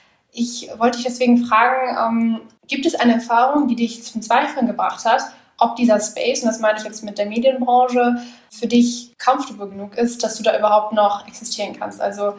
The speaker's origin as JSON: {"language": "German", "region": "North Rhine-Westphalia", "country": "Germany", "said": "Also ich komme ja aus dem Ruhrgebiet"}